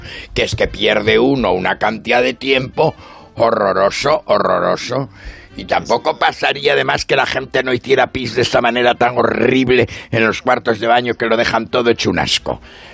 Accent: Spain; porque como español de a pie, que no entiende nada, voy a contarlo.

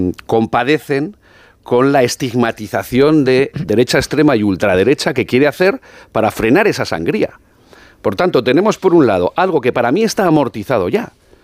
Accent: Aragon, Spain; salvo en mi tierra, en Aragón

